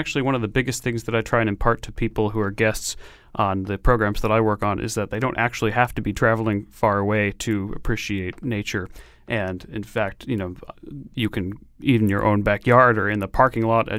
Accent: Connecticut, United States; now in Maine, United States; Growing up in Connecticut, it is a fantastic place to grow up and be attuned to the natural world around you.

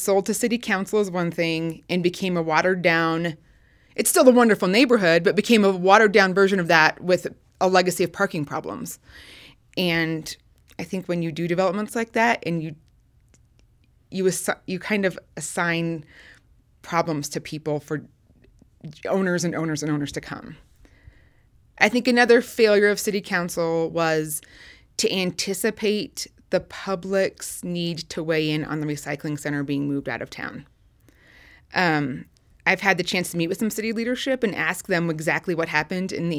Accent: Glenwood Springs, Colorado, United States; passion and love I have for Glenwood Springs. Neither Don nor Jonathan are able to do that. This is my hometown.

